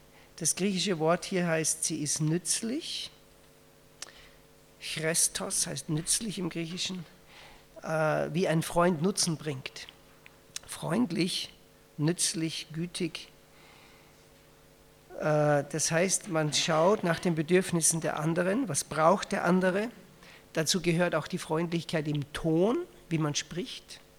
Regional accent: Austria; es war ja Schweizerdeutsch und ich war in Österreich, aber ich war Österreicher.

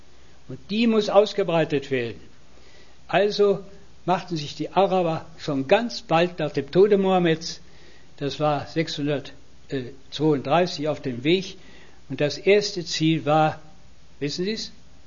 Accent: Bergneustadt, North Rhine-Westphalia, Germany; In meiner Heimatstadt, Bergneustadt, da kümmere ich mich nicht drum.

